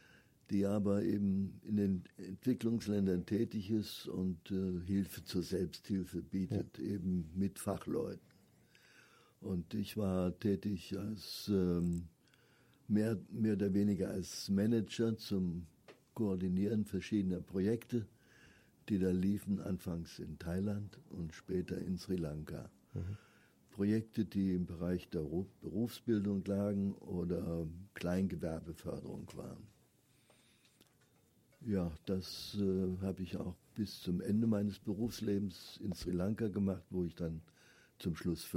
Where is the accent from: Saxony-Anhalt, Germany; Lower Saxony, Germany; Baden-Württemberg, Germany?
Saxony-Anhalt, Germany; ich habe dann meine Jugend in der DDR verbracht, in Sachsen-Anhalt, in einem kleinen Dorf. Und da haben wir auf einem Bauernhof gewohnt.